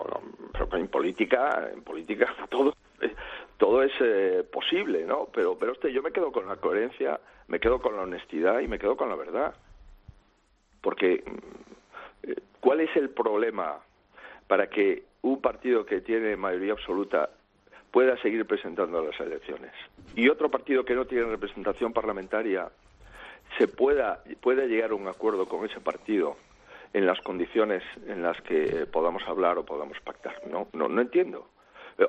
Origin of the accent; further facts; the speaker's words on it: Galicia, Spain; que en mi pueblo, que en Galicia, no venga un gobierno de 4 partidos donde los nacionalistas independentistas empiecen a decidir lo que vamos a hacer los gallegos